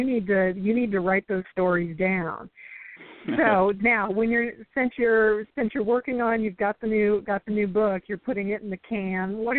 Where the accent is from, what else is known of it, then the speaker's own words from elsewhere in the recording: California, United States; born there; now in Kansas, United States; And I live in Kansas, but I'm a Californian by birth.